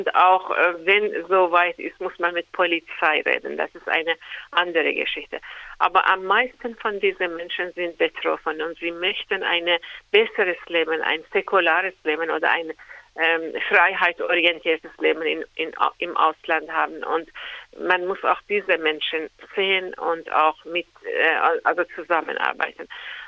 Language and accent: German; Iran; German is a second language; Also ich komme aus dem Iran